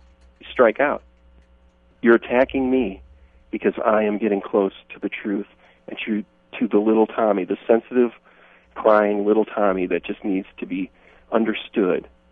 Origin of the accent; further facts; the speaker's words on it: Midwest, United States; You know, I'm a Midwesterner.